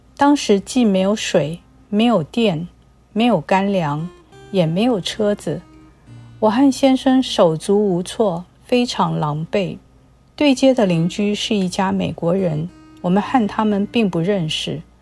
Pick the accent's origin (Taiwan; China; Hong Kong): Taiwan; 虽然从小在台湾也偶尔会有地震